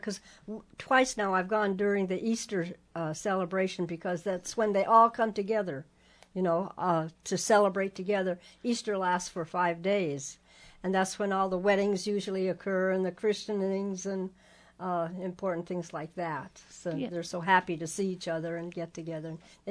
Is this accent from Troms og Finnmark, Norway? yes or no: yes; Kautokeino, Troms og Finnmark, Norway; My hat tells me that I come from Kautokeino in northern Norway.